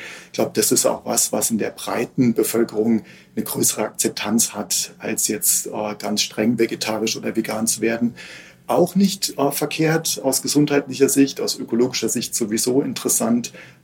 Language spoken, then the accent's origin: German; Heidelberg, Baden-Württemberg, Germany; ich komme ja eigentlich aus Heidelberg, wo wir uns einbilden, dass wir schon fast aus dem mediterranen Süden kommen.